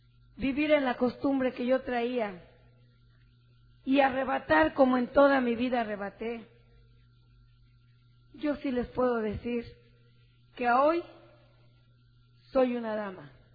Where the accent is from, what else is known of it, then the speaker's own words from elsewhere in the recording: Mexico City, Mexico; Porque yo también soy de Tepito.